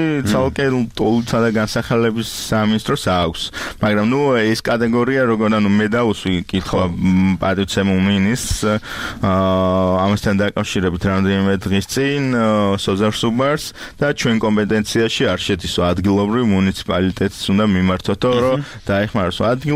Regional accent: Tbilisi, Georgia; გადავარჩინო თბილისი და აი ჩვენ თბილისელები ვართ.

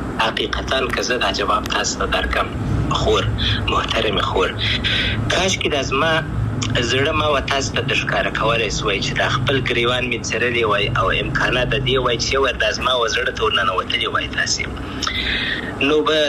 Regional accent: Afghanistan; moved away; اساس مخکنی سوال افغانستان خو زما دی، زه افغان یم، انشاءالله بیا به افغانستان ته ولاړ سم

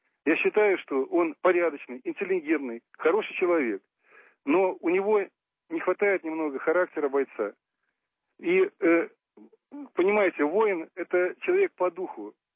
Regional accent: Belarus; Мы все белорусы

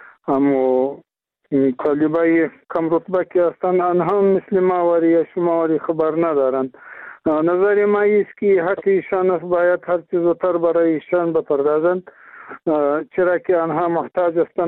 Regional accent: Afghanistan; چرا که ما افغان هستیم

